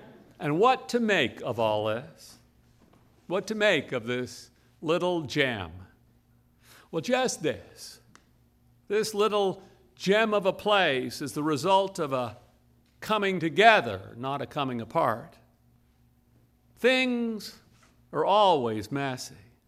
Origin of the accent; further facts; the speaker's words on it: Montreal, Quebec, Canada; But when I was a boy who was living in my hometown, living in Montreal, Quebec